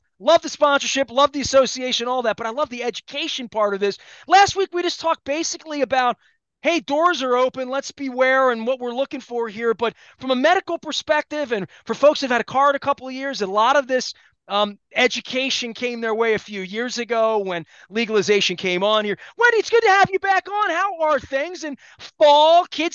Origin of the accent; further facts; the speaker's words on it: Dundalk, Maryland, United States; growing up in Dundalk in the 70s and 80s